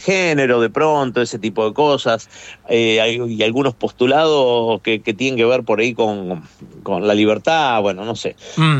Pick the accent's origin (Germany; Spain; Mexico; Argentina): Argentina; now in United States; A mí me dio mucha vergüenza, te cuento, como argentino.